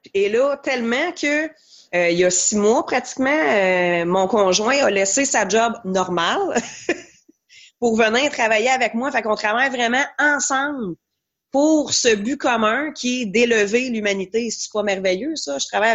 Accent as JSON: {"language": "French", "region": "Quebec", "country": "Canada", "tie": "born or raised there", "said": "je suis revenue dans mon coin de pays, qui est les cantons de l'Est"}